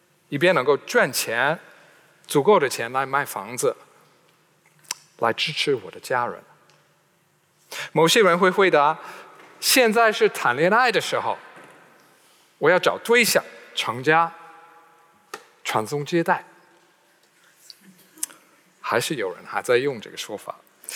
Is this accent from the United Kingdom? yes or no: yes; United Kingdom; Chinese is a second language; 对我们英国人来说，这感觉上是翻天覆地的变化，翻天覆地的消息